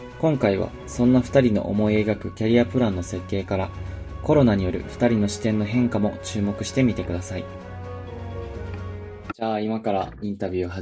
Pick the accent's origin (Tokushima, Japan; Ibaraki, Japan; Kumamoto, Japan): Tokushima, Japan; 2人は私が地元徳島にいた頃からの友人です。